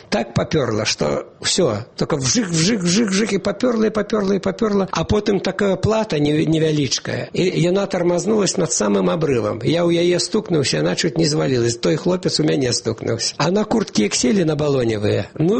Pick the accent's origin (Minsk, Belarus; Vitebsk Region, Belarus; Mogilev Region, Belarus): Minsk, Belarus; Я говорю, я з Беларусі, з Мінску.